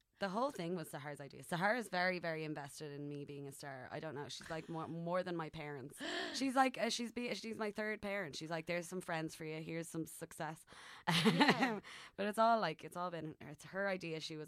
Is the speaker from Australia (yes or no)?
no; Ireland; I'm Irish.